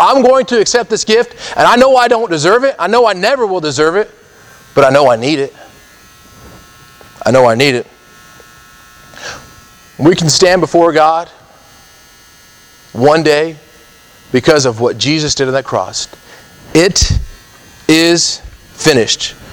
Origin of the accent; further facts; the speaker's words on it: Colorado, United States; We shovel the, because we're growing up in Colorado, we shovel the snow off the sidewalks.